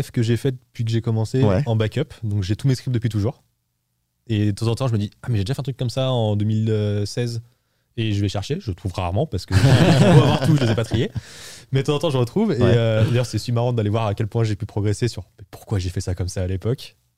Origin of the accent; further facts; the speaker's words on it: France; après, on est français